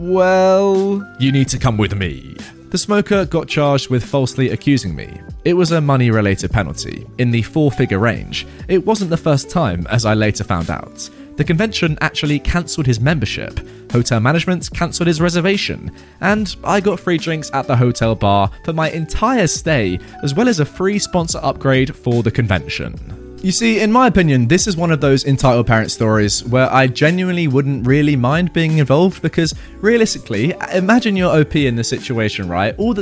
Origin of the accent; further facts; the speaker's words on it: Germany; I am from Germany.